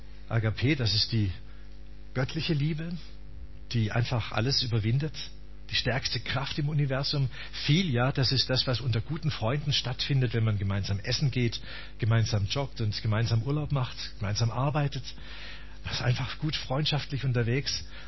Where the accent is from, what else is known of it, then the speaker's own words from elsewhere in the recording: Baden-Württemberg, Germany; ich bin ja Schwabe eigentlich, ne? Und seit ich im Badischen wohne, das ist schon ziemlich lang